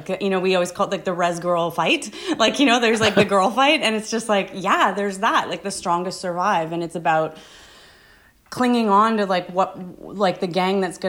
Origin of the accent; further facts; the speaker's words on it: Ontario, Canada; I didn't grow up in the, you know, north end of Paris, but I grew up in Northern Ontario.